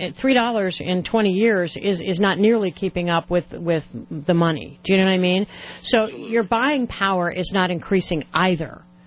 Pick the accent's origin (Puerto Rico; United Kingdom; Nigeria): Puerto Rico; I grew up in Puerto Rico too.